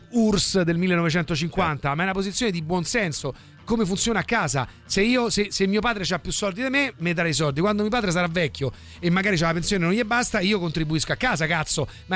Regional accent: Rome, Lazio, Italy; io sono romano, per cui sì, noi siamo romani

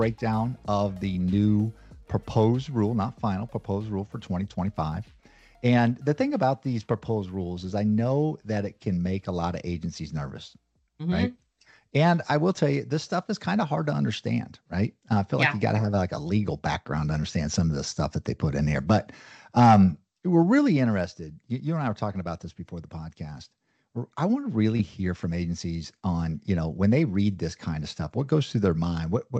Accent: Ozark, United States; You know me, I'm from Ozark, right?

